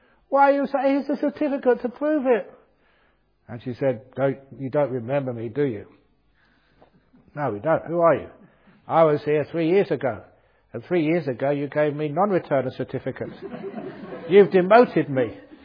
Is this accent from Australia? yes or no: yes; Australia; I'm from Australia.